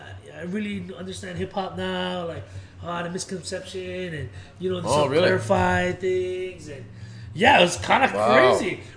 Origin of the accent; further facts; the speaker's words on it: Hawaii, United States; So I'm a Hawaiian that grew up hip hop.